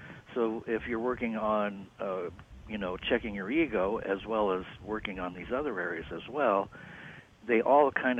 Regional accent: Pasig, Metro Manila, Philippines; born there; Because I was born in Pasig, and I know a lot of people are

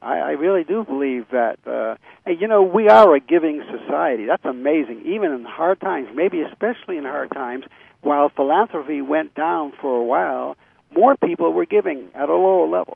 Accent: Boston, Massachusetts, United States; great, great player on the Celtics, since I'm from Boston, I mentioned

